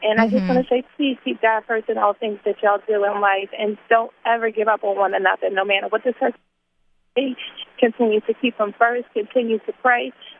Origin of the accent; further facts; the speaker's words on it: Philadelphia, Pennsylvania, United States; I'm from Philadelphia